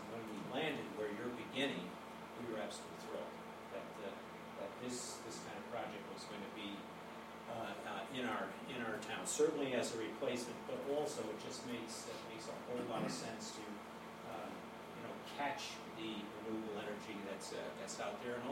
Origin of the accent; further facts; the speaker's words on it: Ulster, New York, United States; I'm not from Catskill, but from the town of Ulster.